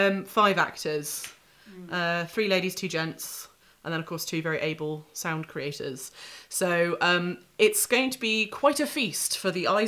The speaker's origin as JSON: {"language": "English", "region": "Scotland", "country": "United Kingdom", "tie": "born there", "said": "It's all right, I was born in Scotland, it's fine."}